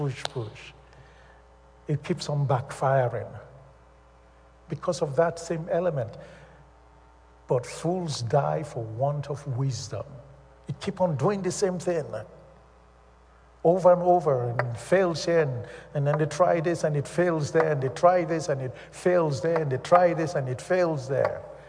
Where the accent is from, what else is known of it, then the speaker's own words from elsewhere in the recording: Canada; now in United States; I'm not an American. I'm Canadian, but I listen to American news too.